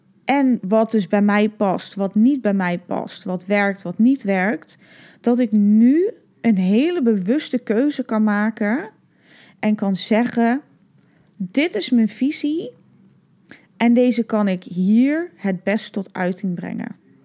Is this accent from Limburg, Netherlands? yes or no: yes; Limburg, Netherlands; also born or lived in Ireland / Germany / Estonia; In Limburg, hè, ik kom uit Limburg. Limburg is het ook niet voor me. Ik heb in Ierland gestudeerd. Ik heb in Duitsland gewoond.